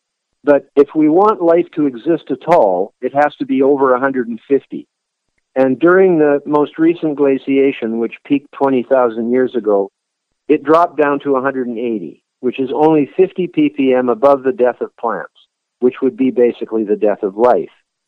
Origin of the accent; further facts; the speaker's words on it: Canada; as you know, I'm Canadian, and I'm living in a similar situation now to the United States.